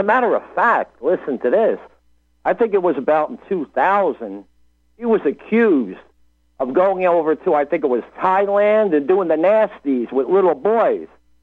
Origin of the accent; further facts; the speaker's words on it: New Jersey, United States; I'm originally from New Jersey, okay?